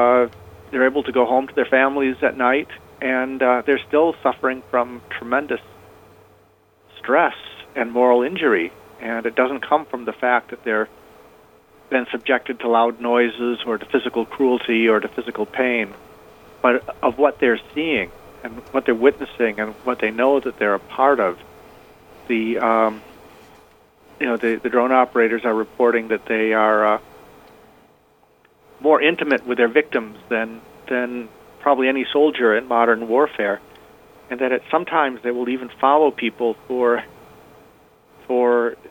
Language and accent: English; Iowa, United States; in my home state in Iowa